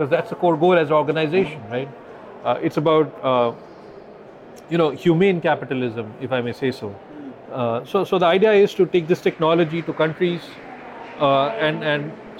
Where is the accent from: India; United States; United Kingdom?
India; I come from India